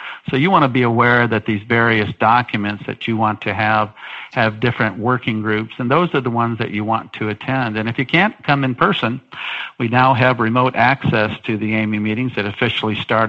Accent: the South, United States; I'm originally from the South, so my Southern hospitality always kicks

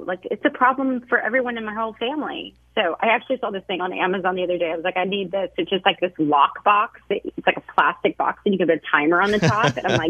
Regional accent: Nashville, Tennessee, United States; We grew up in Nashville, Tennessee, so I was just, you know, running around in creeks catching bugs and frogs

